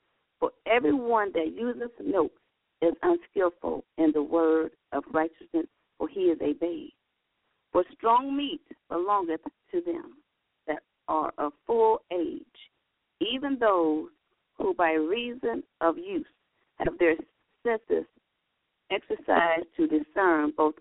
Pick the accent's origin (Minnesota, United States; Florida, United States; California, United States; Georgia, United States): Georgia, United States; I'm from Georgia, and I am with Kingdom Builders Ministry